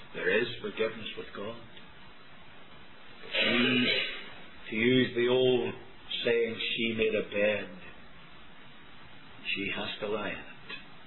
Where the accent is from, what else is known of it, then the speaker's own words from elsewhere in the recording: Belfast, Northern Ireland, United Kingdom; the little church I grew up in Belfast.